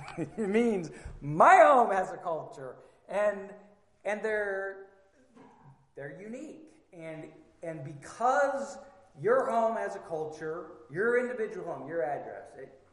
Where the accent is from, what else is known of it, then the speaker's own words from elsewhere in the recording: Oregon, United States; also born or lived in Louisiana; I grew up in Oregon, and then we moved to Louisiana. And there's different cultures in Oregon and Louisiana.